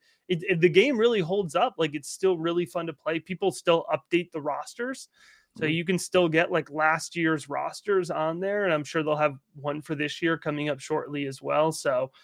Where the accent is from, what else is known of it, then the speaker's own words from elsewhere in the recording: Connecticut, United States; also born or lived in Tennessee / Maryland; You know, I grew up in Connecticut. I went to school in Tennessee. I lived in Maryland for 6 years and moved back about 2 years ago now to the New England area, to the Connecticut area.